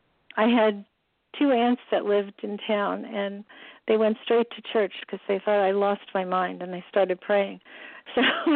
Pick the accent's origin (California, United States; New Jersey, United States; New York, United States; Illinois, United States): New Jersey, United States; Avon; I am. I grew up in Avon, which is a small town, just two towns north of Spring Lake.